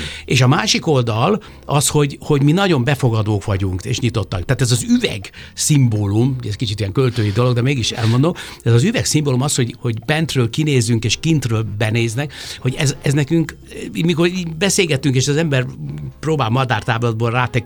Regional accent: Budapest, Hungary; ilyen ős budapesti gyerek vagyok

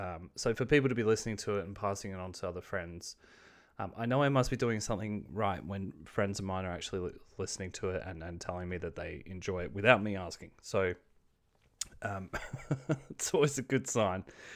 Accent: Australia; accent: Australian; But I also didn't want to butcher it with my Australian accent.

